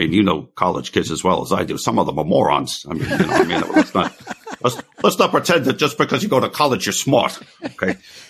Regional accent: Brooklyn, New York, United States; Oh, that's fine. I'm from Brooklyn. I've heard it all before.

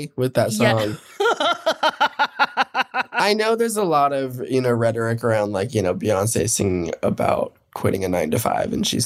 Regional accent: Denver, Colorado, United States; also born or lived in Evansville, Indiana; So I just say I was born and raised in Denver.

